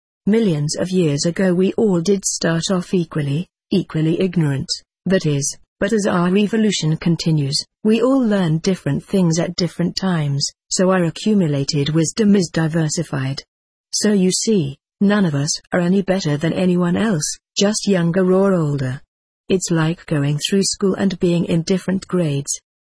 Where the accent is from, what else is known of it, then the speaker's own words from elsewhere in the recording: Wichita, Kansas, United States; I was raised in the Episcopal Church in the Midwestern town of Wichita, Kansas, and was considered a Christian, just like everyone else there.